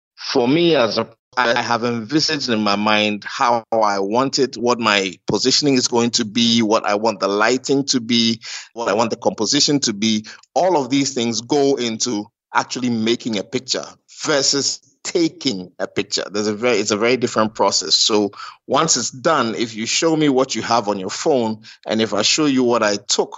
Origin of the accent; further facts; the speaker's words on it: Melbourne, Victoria, Australia; also born or lived in Mount Hagen, Papua New Guinea / Kumasi, Ghana / Accra, Ghana; now in Ghana; So I grew up in Melbourne, spent some years in Mount Hagen in Papua New Guinea. And then after that, we moved back to Ghana. So I spent a few years, maybe 3 years in Kumasi. And then we moved from Kumasi in Ghana to Accra in Ghana